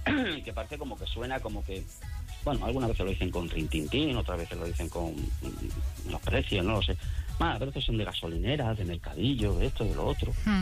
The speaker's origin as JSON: {"language": "Spanish", "region": "Community of Madrid", "country": "Spain", "said": "No, nosotros somos madrileños, de Peñaperro para arriba también hay arte, ¿no?"}